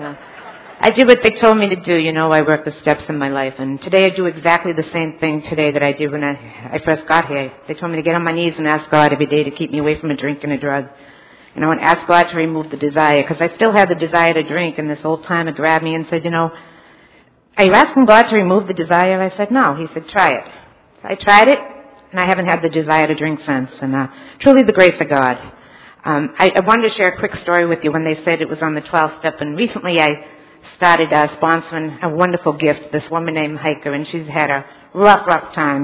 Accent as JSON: {"language": "English", "town": "Boston", "region": "Massachusetts", "country": "United States", "lives_now": "Fountain Hills, United States", "said": "And I'm from Fountain Hills, Arizona, originally Boston, if you can't tell."}